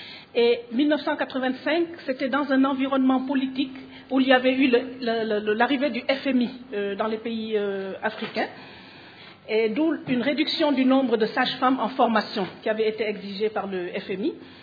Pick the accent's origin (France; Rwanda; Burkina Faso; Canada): Burkina Faso; Je viens du Burkina.